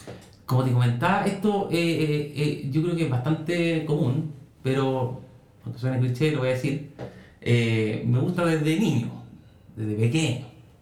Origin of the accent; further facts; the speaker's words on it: Santiago, Santiago Metropolitan Region, Chile; also born or lived in Quilpué / Viña del Mar / Concón; now in Villa Alemana, Chile; Pero he vivido, bueno, nací en Santiago, viví en Santiago, viví en Quilpué, viví en Viña, viví en Concord. ¿Ah? Y ahora último vivo ya, eché raíces en Villa Alemana.